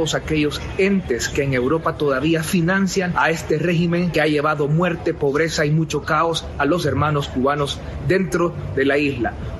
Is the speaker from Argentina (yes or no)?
no; El Salvador; En esta ocasión nos hemos unido como diputados salvadoreños